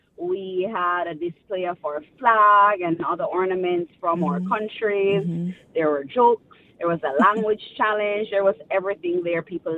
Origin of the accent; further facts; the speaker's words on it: Jamaica; I am from Jamaica originally.